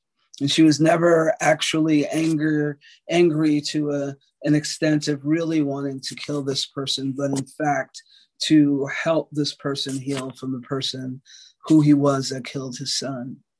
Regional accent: New York, United States; growing up in a very sarcastic family and growing up in New York with a lot of arrogance, it's taken me a lot of work to be vulnerable

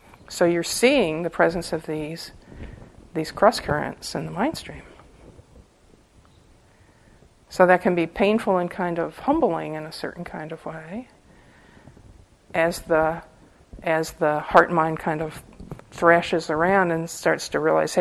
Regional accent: Ireland; you started up with me, I'm Irish, and I'm going to finish it.

